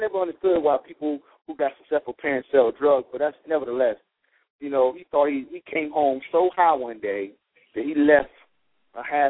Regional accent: North Carolina, United States; I grew up in North Carolina

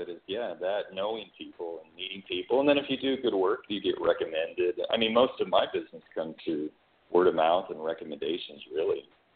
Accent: Kansas, United States; now in Los Angeles, United States; Well, I came to Los Angeles to actually work in the entertainment business. I grew up in Kansas, so I didn't really have any friends or family in the business.

